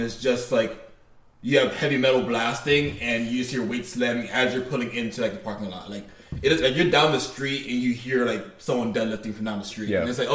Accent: Florida, United States; I'm from South Florida, so I'm trying to kind of pinpoint where.

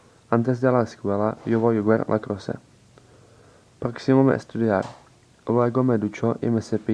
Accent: Czechia; Spanish is a second language; soy de la República Checa, tengo 16 años, mi cumpleaños es el 8 de agosto.

